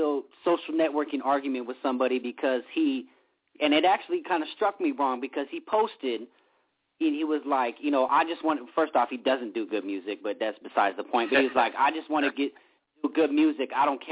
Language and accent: English; West Coast, United States; growing up on the West Coast, obviously I have a huge passion for West Coast music.